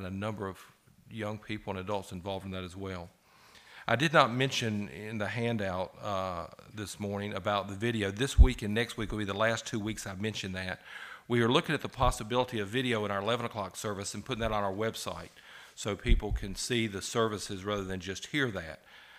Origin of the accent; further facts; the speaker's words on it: Bible Belt, United States; being an American in the Bible Belt, we don't face as much opposition as other people